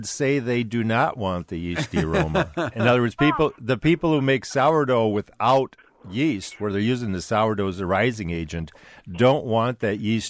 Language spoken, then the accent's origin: English; Wisconsin, United States; So I grew up in Wisconsin mostly.